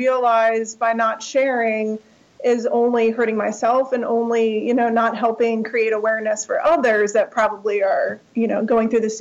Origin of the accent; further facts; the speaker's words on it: Quakertown, Pennsylvania, United States; I grew up in Pennsylvania, Northeast Pennsylvania in Quakertown. I grew up in a farmhouse.